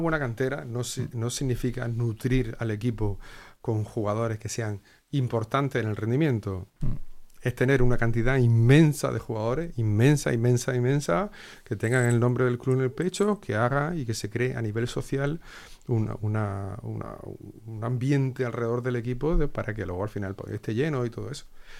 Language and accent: Spanish; Almería, Andalusia, Spain; Sí, yo al final soy de Almería.